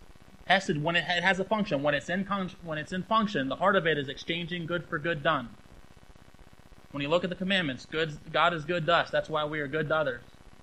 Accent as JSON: {"language": "English", "region": "Pennsylvania", "country": "United States", "said": "I'm from Belvern, Pennsylvania."}